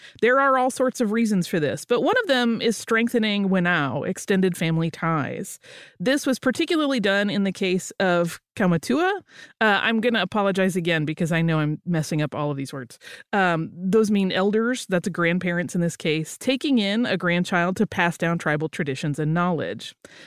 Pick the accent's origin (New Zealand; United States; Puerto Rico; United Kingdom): New Zealand; I am from New Zealand.